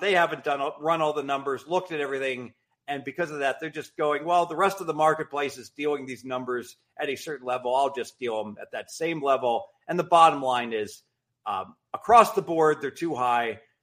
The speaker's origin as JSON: {"language": "English", "region": "Ohio", "country": "United States", "tie": "born or raised there", "said": "Well, I grew up in Southern Ohio."}